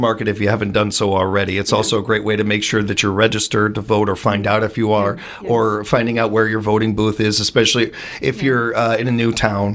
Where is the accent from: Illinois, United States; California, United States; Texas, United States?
Illinois, United States; Chicago; I grew up in a very political family and we're from Chicago. I can't help still paying attention to Chicago.